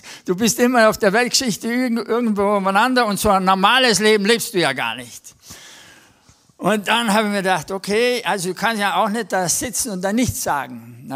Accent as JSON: {"language": "German", "region": "Texas", "country": "United States", "said": "Ich komme aus Texas."}